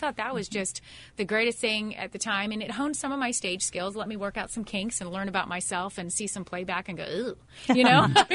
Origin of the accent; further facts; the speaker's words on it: California, United States; And I said, ma'am … I'm from California, and I'm here on my own accord.